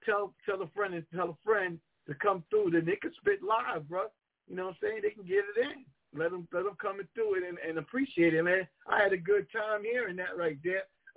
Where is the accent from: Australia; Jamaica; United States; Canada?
Jamaica; I'm about to get into my Jamaican music because, you know, I'm Jamaican.